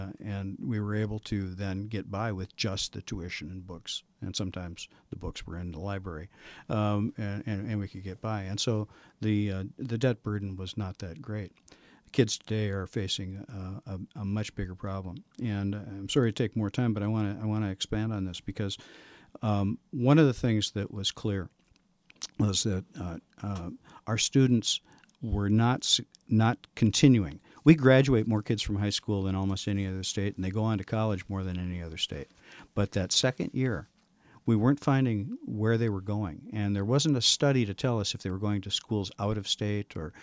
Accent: Grand Forks, North Dakota, United States; Because as a kid growing up in Grand Forks, we were lower middle class family.

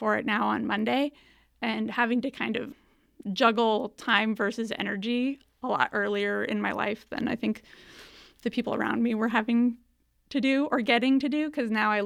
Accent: Alaska, United States; And I grew up in Alaska, and there were so many people who, because everything was so seasonal

